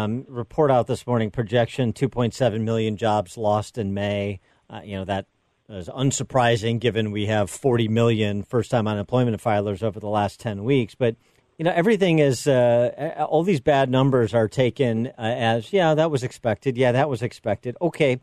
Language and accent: English; Illinois, United States; including my home state of Illinois